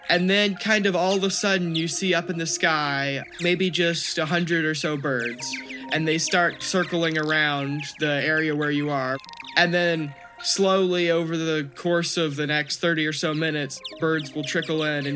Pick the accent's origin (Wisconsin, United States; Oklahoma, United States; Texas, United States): Texas, United States; Austin; I am from Austin, Texas, was born and raised here.